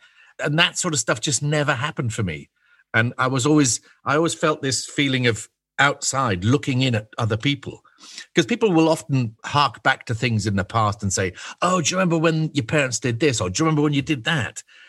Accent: Scotland, United Kingdom; born there; I was born in the Scottish Borders, in the middle of nowhere.

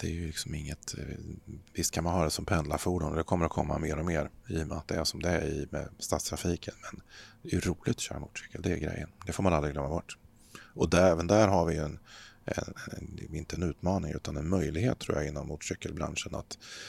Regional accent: Örebro, Örebro County, Sweden; also born or lived in Eskilstuna; Jag bor och arbetar i Örebro där vi har vårt huvudkontor. Jag är född i Eskilstuna men uppväxt utanför Örebro, så att det här är mina hemtrakter.

